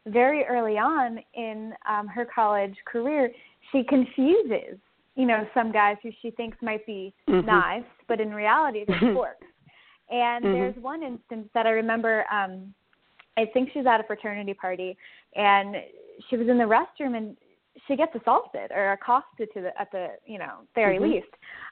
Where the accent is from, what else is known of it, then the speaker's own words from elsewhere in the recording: New York, United States; I grew up in New York, but I'm in school down south.